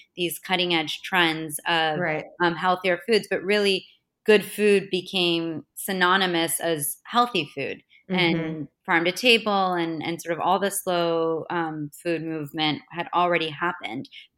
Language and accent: English; Florida, United States; also born or lived in Boston; so I grew up in Florida and in Boston.